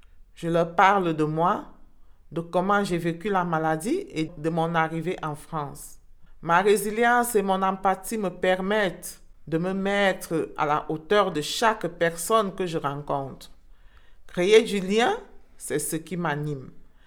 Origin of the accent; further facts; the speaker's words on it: Cameroon; moved away as an adult; Je suis camerounaise, âgée de 46 ans, mère de deux enfants.